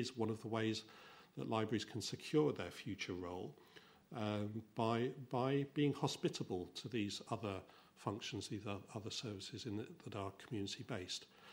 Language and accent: English; Nottingham, East Midlands, United Kingdom; I come from Nottingham